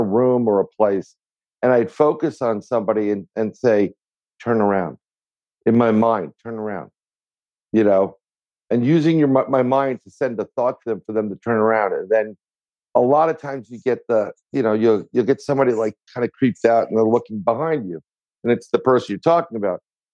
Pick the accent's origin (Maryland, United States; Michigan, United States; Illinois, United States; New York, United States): New York, United States; Bronx; I got lucky because I'm born and raised in the Bronx.